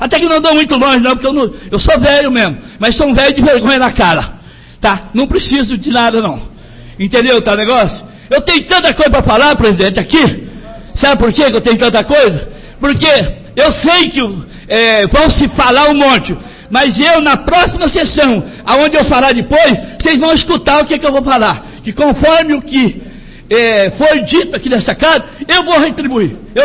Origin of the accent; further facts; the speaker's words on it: Jataizinho, Paraná, Brazil; Eu nasci e me criei aqui em Jataizinho.